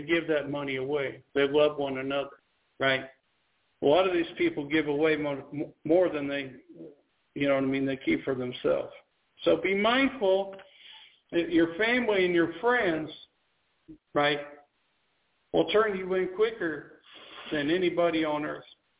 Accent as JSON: {"language": "English", "region": "Illinois", "country": "United States", "tie": "born or raised there", "said": "Now, if I see them in a grocery store back home where I grew up in Illinois, they would probably say hi."}